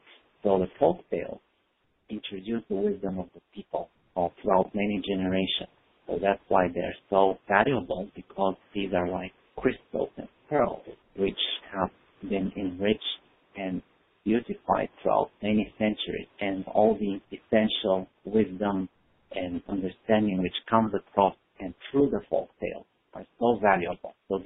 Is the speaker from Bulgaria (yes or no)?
yes; Bulgaria; English is a second language; now in United States; I grew up in Bulgaria, which is in southern Europe.